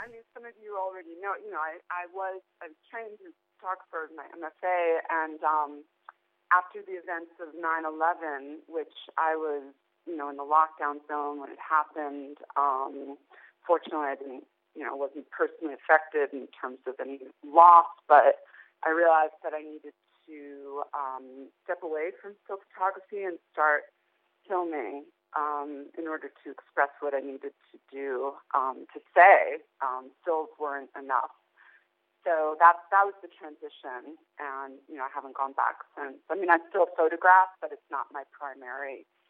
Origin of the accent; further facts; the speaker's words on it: New York, United States; how can I possibly add to this, you know, as a New Yorker, as a person of conscience